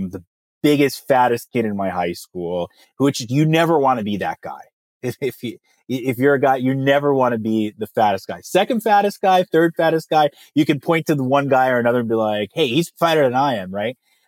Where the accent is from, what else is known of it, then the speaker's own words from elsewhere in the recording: New York, United States; I'm originally from New York, a very New York, New Jersey, Connecticut, tri-state area, gym, tan, laundry crowd.